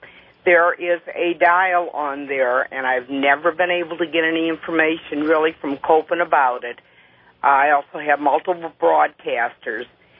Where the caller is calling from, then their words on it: Illinois, United States; I'm calling from Southern Illinois.